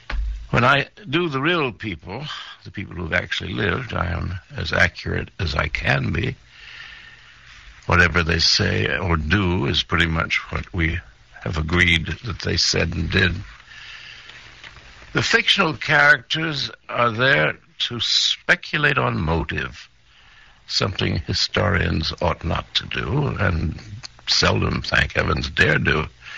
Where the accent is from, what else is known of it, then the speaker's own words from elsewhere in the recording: Washington, District of Columbia, United States; also born or lived in West Point; Very nice to be back in my hometown of Washington, D.C.